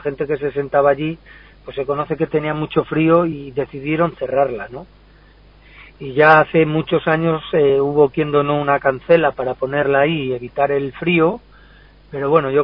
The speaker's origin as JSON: {"language": "Spanish", "town": "Santibáñez de Béjar", "region": "Castile and León", "country": "Spain", "said": "Santibáñez de Béjar está entre dos tierras, porque somos de Salamanca y pertenecemos a la diócesis de Plasencia"}